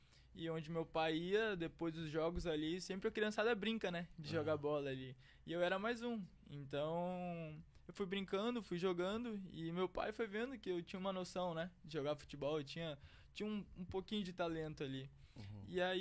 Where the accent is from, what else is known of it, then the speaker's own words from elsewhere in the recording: Santo Antônio da Patrulha, Rio Grande do Sul, Brazil; Não, eu sou São Antônio da Patrulha, né, que é uma cidade... Sou do interior de São Antônio da Patrulha, Evaristo, que é o interior de Santo Antônio.